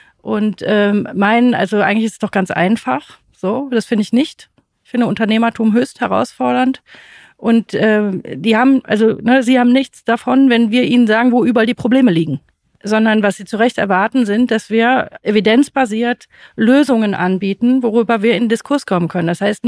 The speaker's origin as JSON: {"language": "German", "region": "Rhineland", "country": "Germany", "said": "ich komme aus dem Rheinland"}